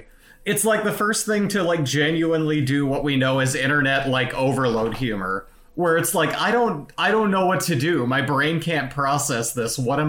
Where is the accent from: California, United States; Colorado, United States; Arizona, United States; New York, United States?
Arizona, United States; I came from Arizona. It is the worst place in the world